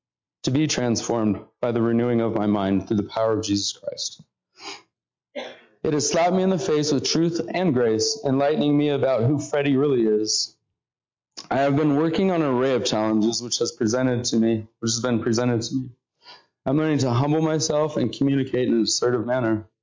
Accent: Lake Arrowhead, California, United States; I'm an only child, and growing up in Lake Arrowhead isn't exactly cheap.

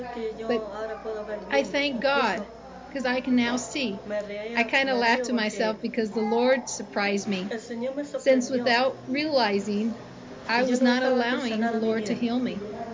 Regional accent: Chile; and I'm from Chile, and I am 42 years old.

